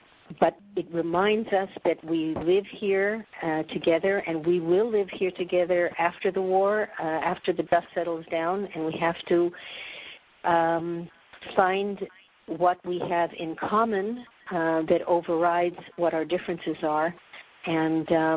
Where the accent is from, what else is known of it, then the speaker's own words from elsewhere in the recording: Winnipeg, Manitoba, Canada; now in Israel; as you can hear from my accent, I was not born in Israel. I moved to Israel 35 years ago from Winnipeg, Manitoba, Canada, and I also live on a kibbutz